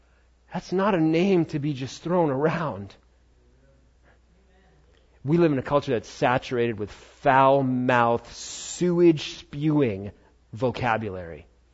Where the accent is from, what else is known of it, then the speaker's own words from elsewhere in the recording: Queens, New York, United States; born there; I grew up in a Christian home, and but at the same time, I was born in Queens, New York, so it's not like, you know, oh, my virgin ears, like I've never heard anybody cuss.